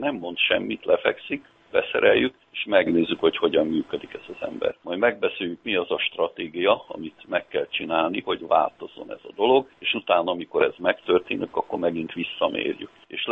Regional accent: Baja, Bács-Kiskun, Hungary; én ugye bajai vagyok, én röplabdás voltam

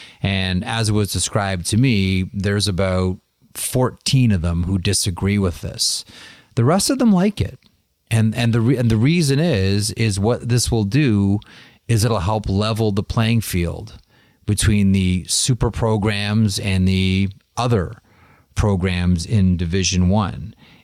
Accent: Canada; speaking as a Canadian

